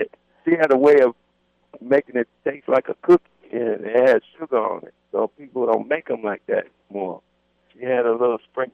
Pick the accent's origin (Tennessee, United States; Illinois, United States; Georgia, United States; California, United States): Illinois, United States; Chicago; Well, growing up in Chicago, you heard blues all the time. So I was always around it. My grandfather owned a bar on 73rd Street, Peoria, on the south side.